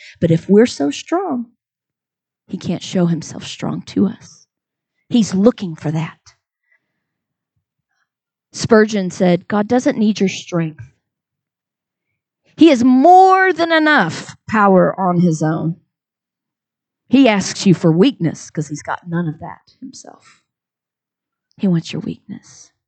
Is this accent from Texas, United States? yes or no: yes; Texas, United States; We pride ourselves on our stubbornness. I'm Texan.